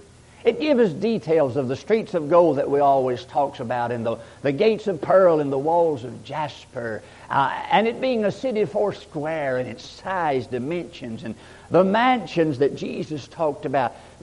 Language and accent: English; Gulfport, Mississippi, United States; born there; I was born in Gulfport, Mississippi.